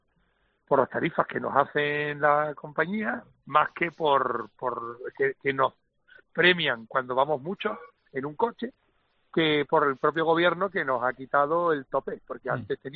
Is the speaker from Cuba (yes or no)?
no; Canary Islands, Spain; nosotros como canarios tenemos un 75